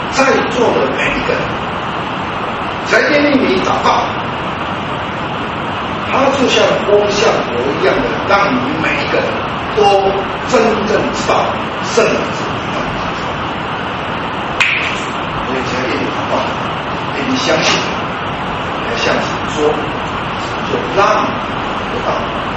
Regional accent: Taiwan; 因为我是我们是台湾人，啊，我们会讲台语，我们会讲国语，有的会讲学英语的

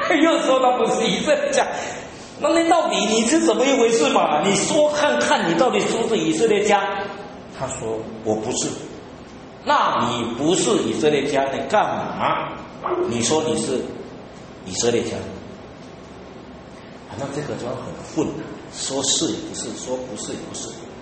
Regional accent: China; 但身为中国人很奇怪，中国人也有三大节期

